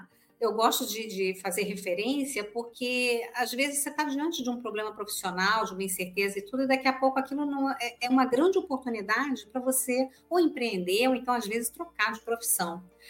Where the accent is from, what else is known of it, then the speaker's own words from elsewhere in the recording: Rio de Janeiro, Brazil; now in Caxias do Sul, Brazil; eu sou carioca, eu vim para o Rio Grande do Sul em 97, e quando eu cheguei em Caxias do Sul, que é uma cidade fortíssima